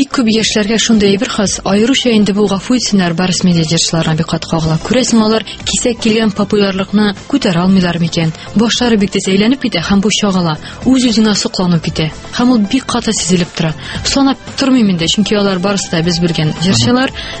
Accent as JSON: {"language": "Tatar", "town": "Aktanysh", "region": "Tatarstan", "country": "Russia", "said": "әлбәттә инде минем бүтән районнан чыгып караганым юк. Мин Актаныштан."}